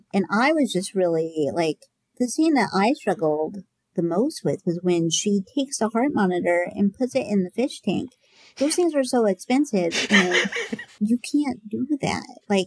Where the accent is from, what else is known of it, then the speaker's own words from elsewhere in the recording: Iowa, United States; also born or lived in Nebraska; when we moved to Iowa because I was born in Nebraska.